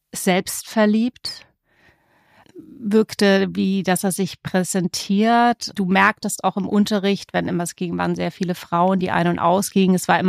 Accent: Bavaria, Germany; bei uns in Franken, wo ich ja ursprünglich herkomme

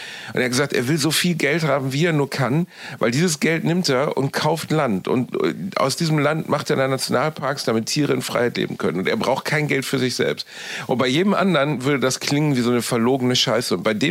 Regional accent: Germany; Aber das ist ja was wir uns als Deutsche überhaupt nicht vorstellen können, dass Natur gefährlich ist.

